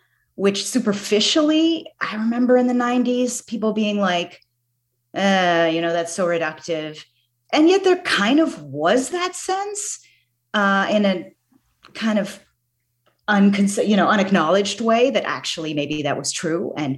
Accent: Virginia, United States; I grew up in Virginia, which is where I am right now, very surrounded by Civil War battlefields, the history of the Civil War, that kind of aura.

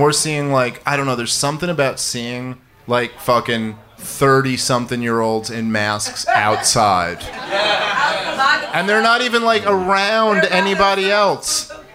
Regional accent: Brooklyn, New York, United States; And we grew up together in Brooklyn, New York.

